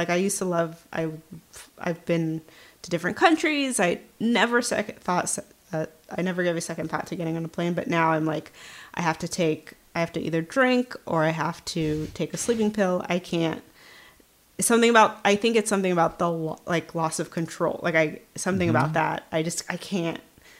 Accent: California, United States; I grew up in the Valley, so mm-hmm. we would do Six Flags a lot.

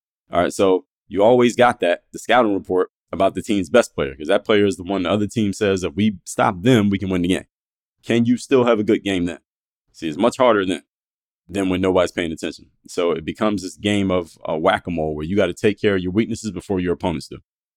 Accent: Philadelphia, Pennsylvania, United States; he was studying at Temple University, which is in my hometown, Philadelphia.

